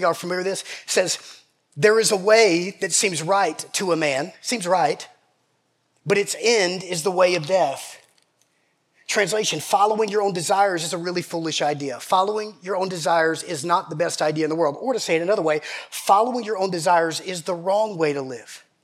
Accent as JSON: {"language": "English", "region": "Georgia", "country": "United States", "said": "sorry, I'm from Georgia. I don't even know what that means."}